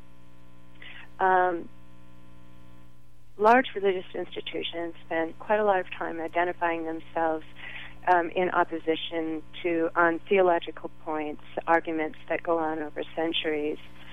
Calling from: Pacifica, California, United States; I'm calling from Pacifica.

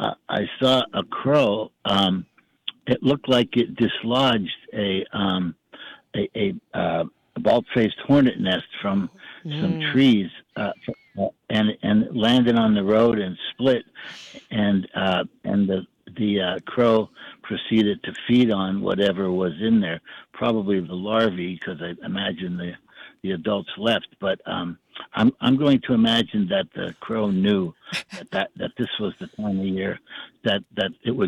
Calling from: Windsor, Vermont, United States; I'm calling you from the Windsor grasslands in Windsor, Vermont, where we have northern harriers every year.

